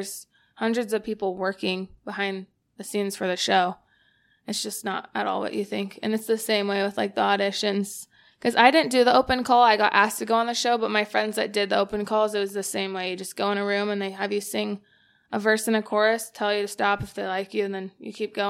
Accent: Idaho, United States; now in Los Angeles, United States; So the thing that was weird, so I had to move to LA and I'm from Idaho. You don't just move to LA.

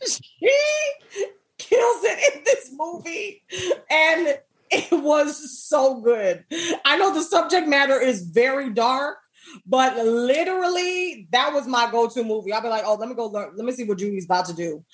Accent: Jamaica; Cool Runnings. I'm Jamaican.

